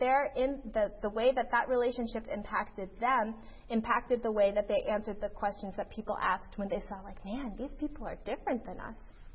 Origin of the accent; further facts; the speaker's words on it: United States; I didn't think I was that Cuban because, you know, I was born in America, I grew up in America, and then I went to college